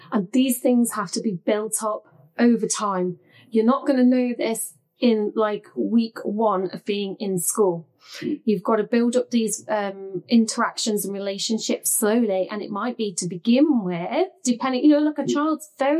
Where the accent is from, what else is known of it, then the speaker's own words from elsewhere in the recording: Leicester, East Midlands, United Kingdom; I'm from Leicester, so I'll say Leicester City supporters